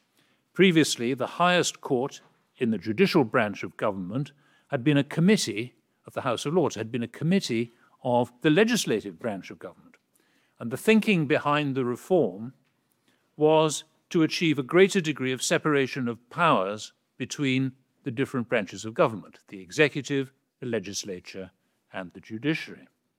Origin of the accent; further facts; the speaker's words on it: Wales, United Kingdom; I'm a Welshman by the way